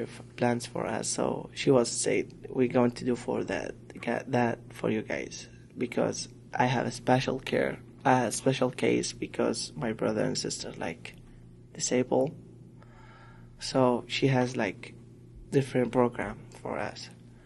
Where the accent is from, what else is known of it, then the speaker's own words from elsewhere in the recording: Baghdad, Baghdad Governorate, Iraq; English is a second language; moved away as an adult; also born or lived in Turkey; now in United States; I'm from Iraq. I born in Baghdad. So I went to Turkey before I came in the United States. And then I went to United States in November 17th, 2016. I have been here in the United States like a year and half and 6 months.